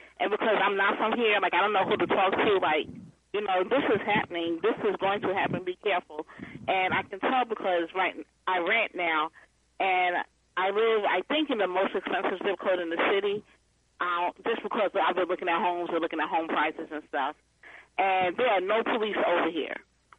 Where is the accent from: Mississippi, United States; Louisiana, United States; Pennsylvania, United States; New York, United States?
New York, United States; I'm not saying leave New York. I'm from New York and I love New York.